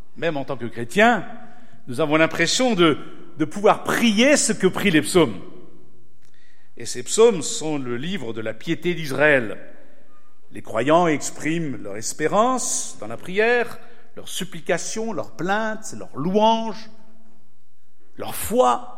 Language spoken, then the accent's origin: French; Grand Est, France; Je suis alsacien, mais un peu italien, faut m'excuser.